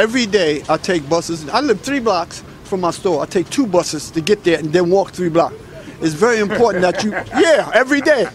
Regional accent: New York City, New York, United States; I'm born and raised in Harlem.

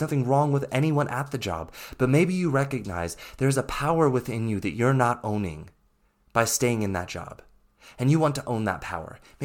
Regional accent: United States; And I live in Europe, even though I'm American

